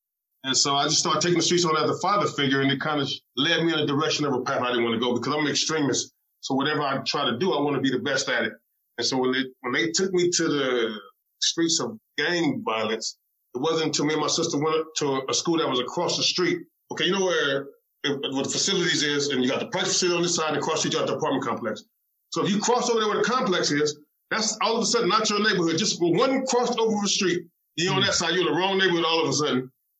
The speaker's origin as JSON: {"language": "English", "region": "California", "country": "United States", "tie": "born or raised there", "said": "growing up, we've been there my whole life. I was born in 69, and I was born right there in California, same area."}